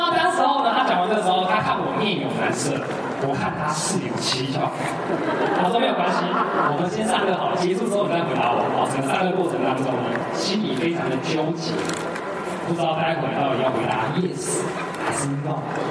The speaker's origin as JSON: {"language": "Chinese", "country": "Taiwan", "said": "我是来自台湾的"}